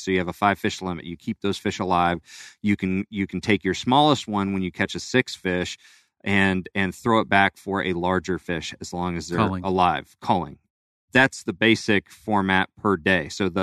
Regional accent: California, United States; also born or lived in Florida; I was born in Florida, but moved to California. That's where I grew up.

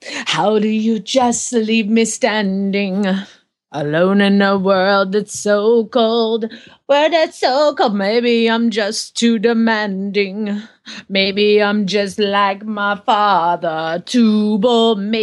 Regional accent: Phoenix, Arizona, United States; from Phoenix, Arizona.

